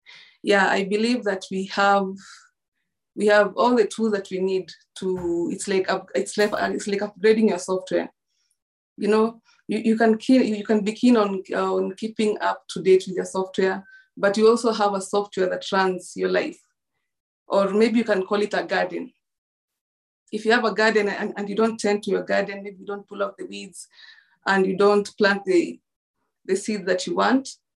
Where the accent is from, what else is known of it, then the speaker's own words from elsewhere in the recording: Kisii, Nyanza, Kenya; born there; I was born in Kisii. Kisii is in Nyanza province. So we have like 44 tribes, and my dad is a Kisii from like Western Kenya, and my mom is actually from Tanzania, the neighboring country.